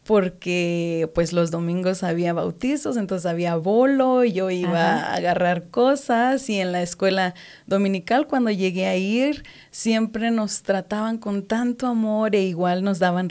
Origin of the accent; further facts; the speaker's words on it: Centispac, Nayarit, Mexico; Yo soy de Nayarit, México, de un pueblo muy pequeño llamado Centispac.